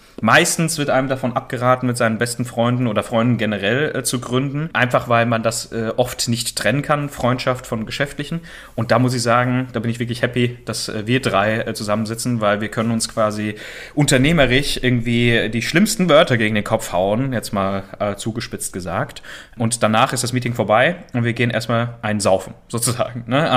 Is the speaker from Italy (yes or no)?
yes; Italy; komme letztendlich ganz klassisch als Italiener natürlich auch aus so einer kleinen Kleinunternehmerfamilie